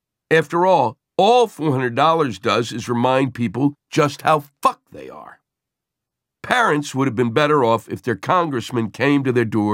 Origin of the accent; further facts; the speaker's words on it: New York City, New York, United States; And in my hometown of New York City, services like after-school programming.